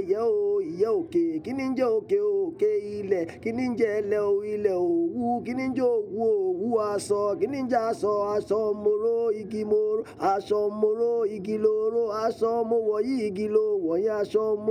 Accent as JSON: {"language": "French", "country": "Nigeria", "first_language": "Yoruba", "second_language": "French", "said": "Et puis, c'est ma langue maternelle, c'est Yoruba. Yoruba de Nigeria."}